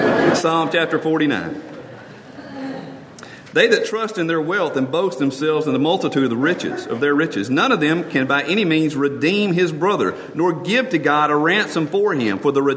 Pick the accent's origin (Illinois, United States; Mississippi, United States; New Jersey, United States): Mississippi, United States; Been at Ereda Church, which is close to where I grew up in Mississippi.